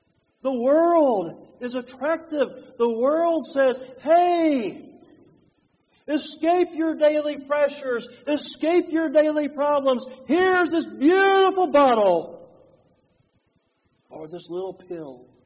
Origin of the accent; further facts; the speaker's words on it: West Virginia, United States; Now, you know, I'm from West Virginia, so don't hold that against me.